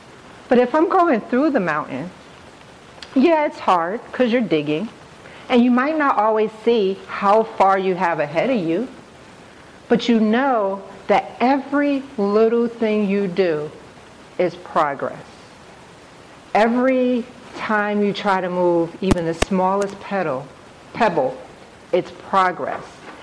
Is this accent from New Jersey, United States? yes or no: yes; Newark, New Jersey, United States; and I'm from New Jersey. I grew up in Newark, New Jersey, and in and around Newark, New Jersey.